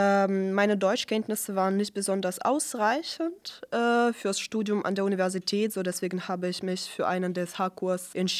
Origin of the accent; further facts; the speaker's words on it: Russia; German is a second language; now in Jena, Germany; ich komme aus Russland, ich bin 25 Jahre alt